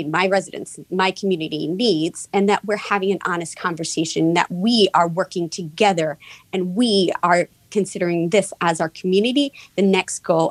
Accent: New York City, New York, United States; So my parents moved a little bit around, but they settled on Parkchester in this little home, and I grew up there.

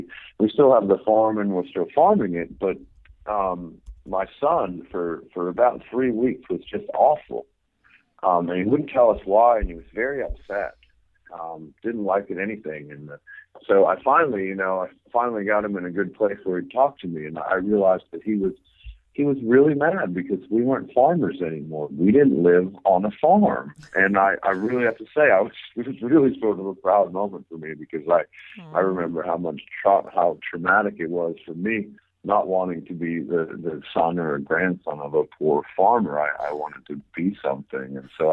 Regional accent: Maine, United States; I grew up in Maine, a small little community called the Avon Valley, Maine. And, you know, we grew up on a subsistence farm with my grandfather and all my aunts and uncles.

